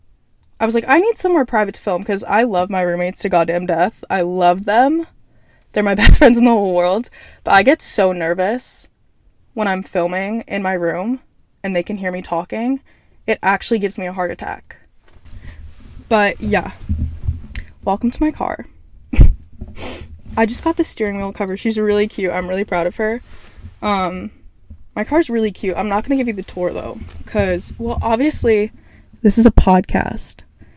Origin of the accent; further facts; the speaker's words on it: New Jersey, United States; I'm from New Jersey. In case you can't tell, I know that I look like I'm from New Jersey.